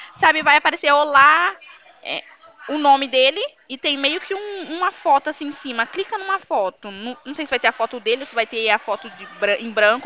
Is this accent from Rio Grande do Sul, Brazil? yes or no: no; Minas Gerais, Brazil; O povo fala pra mim, pergunta se eu sou da Bahia, eu falo que não, porque pra mim eu não gosto, tem que falar que eu sou mineira.